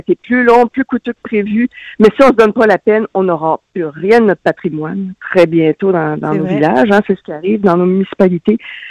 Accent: Montreal, Quebec, Canada; Écoute, moi, c'est parce que je viens de Montréal.

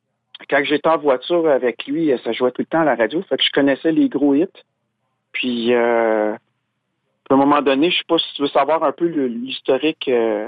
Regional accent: Quebec, Canada; on est québécois

